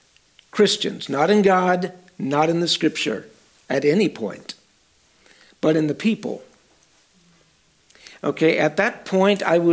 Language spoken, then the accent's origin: English; United States; I'm a rich American. I'm rich because I'm an American.